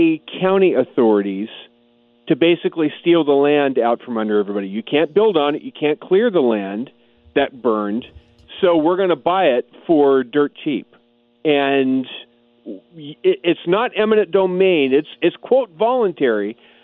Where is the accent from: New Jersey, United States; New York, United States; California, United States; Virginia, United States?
California, United States; Yes, I'm a Californian now. Have been my entire life.